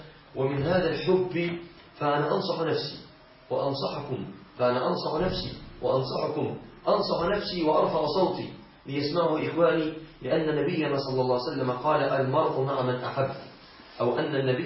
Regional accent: Egypt

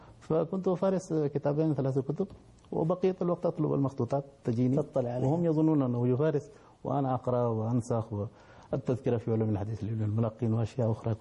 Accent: Bihar, India; Arabic is a second language; قلت أنا من ولاية بيهار من نفس الولاية

